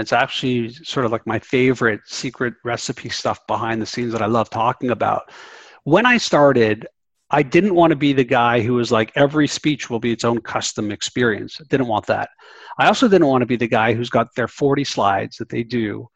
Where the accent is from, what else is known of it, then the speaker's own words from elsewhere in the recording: Canada; It could be because I'm Canadian.